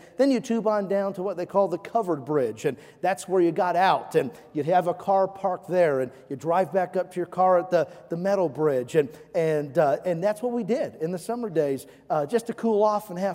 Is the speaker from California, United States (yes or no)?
yes; Chico, California, United States; also born or lived in Greenville, Ohio; Now, I was born in Greenville, Ohio. My dad went to Bible college in the Chicago land area. And then my dad took a pastorate to Northern California when I was in the first grade. And in the town of Chico